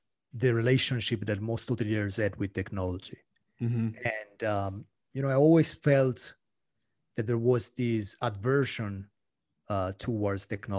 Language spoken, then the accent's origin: English; Italy; English is a second language; No, I'm Italian.